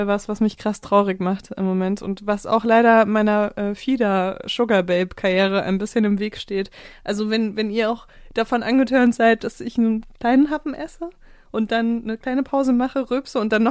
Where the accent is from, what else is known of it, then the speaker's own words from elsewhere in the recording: Saarbrücken, Saarland, Germany; born there; Ich bin ja in Saarbrücken geboren und ich kann mir immer noch nicht vorstellen, wer da eigentlich lebt.